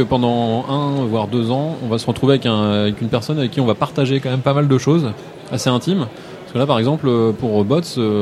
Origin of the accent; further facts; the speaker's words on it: Rouen, Normandy, France; accent: Rouen dialect; Je suis d'Arouen.